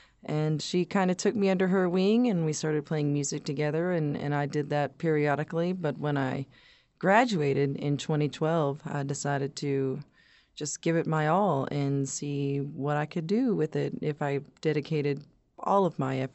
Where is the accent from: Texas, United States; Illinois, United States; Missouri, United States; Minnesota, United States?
Texas, United States; Austin; now in Lubbock, United States; Well, when I came from Austin, I considered myself a folk singer